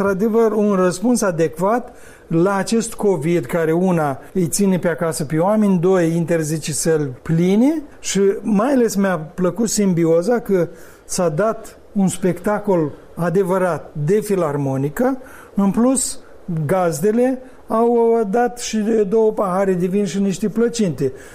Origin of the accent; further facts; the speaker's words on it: Cinișeuți, Rezina District, Moldova; Cum se zice în satul meu de Baștină Cinșăuți